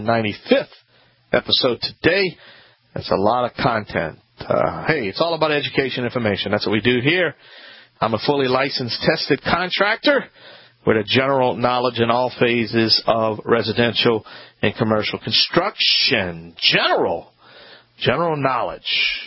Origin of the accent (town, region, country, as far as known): Louisiana, United States